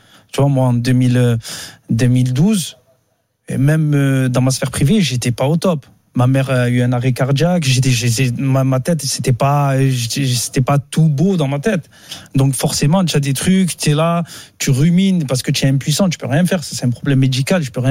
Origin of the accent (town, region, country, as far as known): Marseille, Provence-Alpes-Côte d'Azur, France